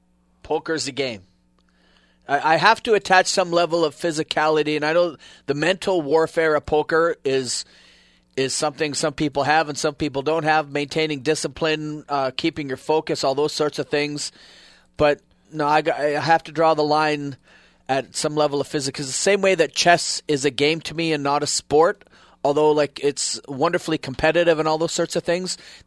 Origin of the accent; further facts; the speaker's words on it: Canada; Well, hey, man, we're Canadian.